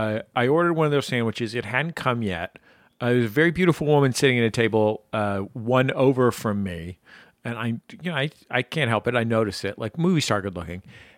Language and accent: English; California, United States; I'm from the Bay Area, went to college in Santa Cruz.